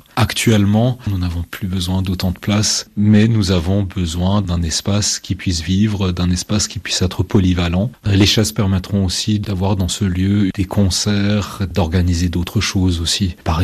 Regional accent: Grand Est, France; Je suis alsacien.

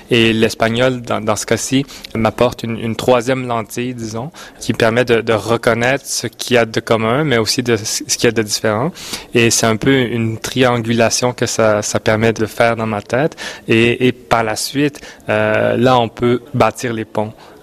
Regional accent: Montreal, Quebec, Canada; lorsque je retourne à Montréal, je puisse également enrichir ma ville natale

